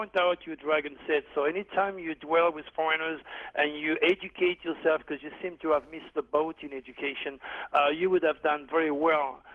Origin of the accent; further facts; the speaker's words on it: Provence-Alpes-Côte d'Azur, France; I was born in Provence, and when I was a kid, I used to go into the house of Nostradamus before they turned it into a museum.